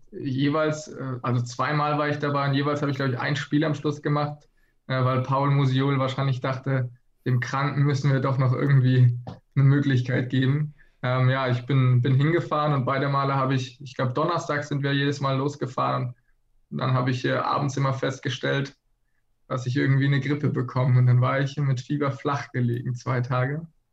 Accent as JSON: {"language": "German", "region": "Baden-Württemberg", "country": "Germany", "moved": "yes", "lives_now": "Flensburg, Germany", "said": "wir kommen ursprünglich aus der Nähe von Freiburg"}